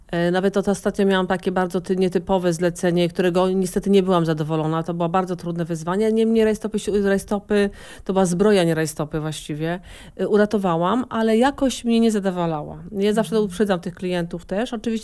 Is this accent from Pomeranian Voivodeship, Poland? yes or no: yes; Pomeranian Voivodeship, Poland; Ja się wychowałam na Wzgórzu.